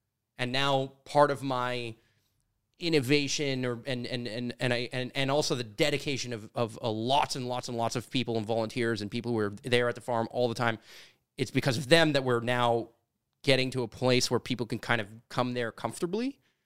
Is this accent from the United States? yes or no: no; Canada; And I was like, oh, but I'm Canadian.